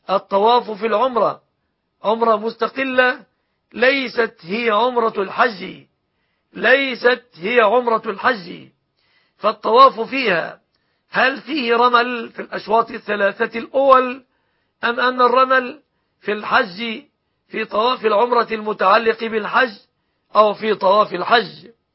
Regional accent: Egypt; هذا وأسأل الله أن يحفظ بلادنا مصر

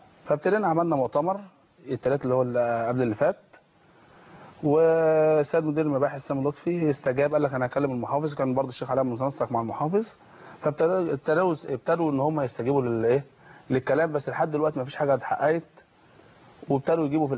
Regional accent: Suez, Suez Governorate, Egypt; في مدرسه عندنا في السويس اتسرقت يوم 25 يناير.

